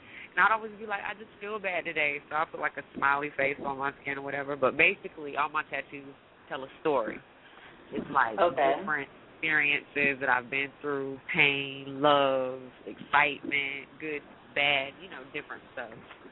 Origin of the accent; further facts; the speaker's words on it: Miami, Florida, United States; also born or lived in Bremerhaven, Germany; I was born in Bremerhaven, Germany. That's in Europe or whatever. I was born military, but I came to the United States. I was basically raised in Miami, but a few other places as well because my parents were military.